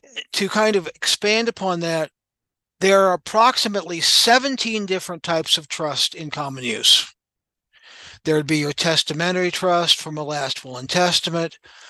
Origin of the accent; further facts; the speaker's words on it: Anaheim, California, United States; also born or lived in Orange; I myself grew up in Anaheim, California. I was born in Orange, grew up in Anaheim.